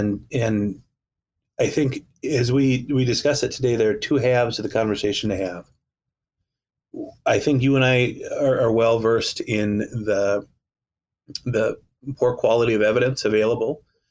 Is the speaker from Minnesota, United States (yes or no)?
yes; Duluth, Minnesota, United States; I am a born and bred Minnesotan. I grew up in Duluth.